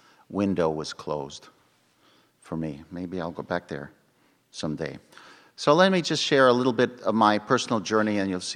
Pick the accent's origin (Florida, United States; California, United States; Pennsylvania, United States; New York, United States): New York, United States; first language Spanish; English is a second language; also born or lived in Santiago, Chile / Forest Hills, Queens; I grew up in Rockland County, New York, just north of Bergen County, New Jersey. And before that, I spent my first 3 years of life in Santiago de Chile. So I actually spoke Spanish before I spoke English